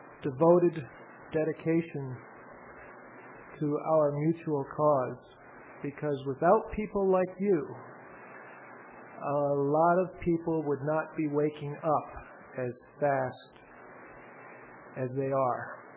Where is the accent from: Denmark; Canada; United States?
United States; Northeast; Northeast U.S.